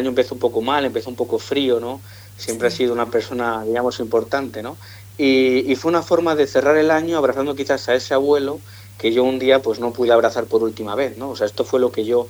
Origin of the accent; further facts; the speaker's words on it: Spain; now in Italy; yo, como habéis dicho, soy español, pero vivo en Italia